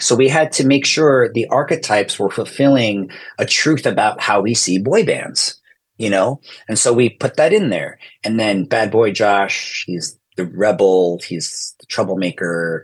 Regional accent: Philippines; So if they did ask me, I answered like, I'm Filipino

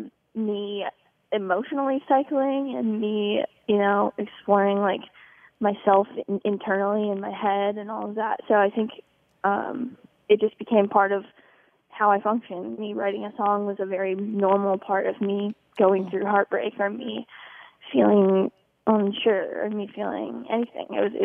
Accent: South Dakota, United States; Yeah, so I grew up in South Dakota, obviously, with my dad.

